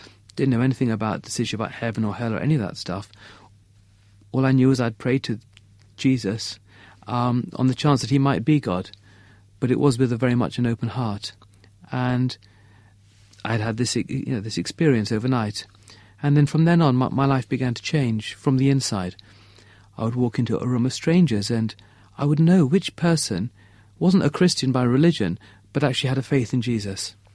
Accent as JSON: {"language": "English", "region": "England", "country": "United Kingdom", "tie": "born or raised there", "said": "So I grew up in England, went to school here."}